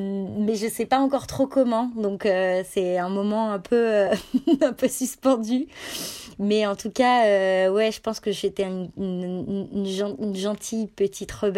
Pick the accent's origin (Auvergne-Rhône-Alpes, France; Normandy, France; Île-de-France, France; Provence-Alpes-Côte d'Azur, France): Auvergne-Rhône-Alpes, France; Annecy; J'ai grandi à Annecy, donc dans un coin en Rhône-Alpes où on est très skate, snowboard et compagnie.